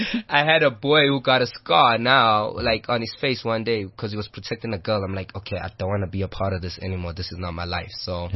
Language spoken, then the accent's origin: English; Kliptown, Gauteng, South Africa; I grew up in Cliptown more with my mother, so... Cliptown, like you were saying, it's more tight-knit.